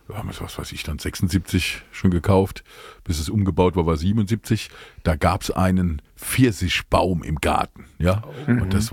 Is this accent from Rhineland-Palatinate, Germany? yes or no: yes; Speyer, Rhineland-Palatinate, Germany; born there; Ja, ich bin gebürtiger Speyerer.